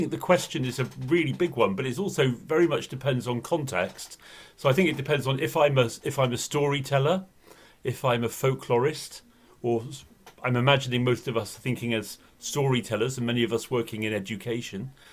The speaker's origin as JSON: {"language": "English", "region": "England", "country": "United Kingdom", "said": "I'm from England"}